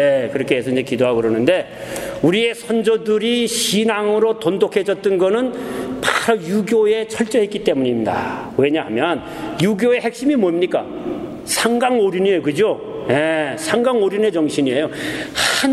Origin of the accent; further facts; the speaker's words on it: Yangyang, Gangwon, South Korea; 에야 아, 좋고 좋다 관동팔경이라네. 제가 거기서 낳고 거기서 자랐고 거기서 컸습니다. 예, 이렇게 좋은 데서 컸는데 우리 집안은 불교 집안입니다.